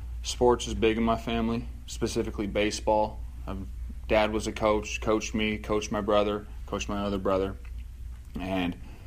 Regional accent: Arkansas, United States; Like I said, I'm from Arkansas.

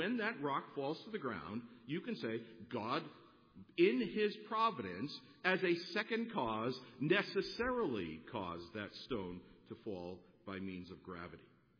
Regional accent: Massachusetts, United States; Look, I'm from Massachusetts, okay? So I'm thinking snow.

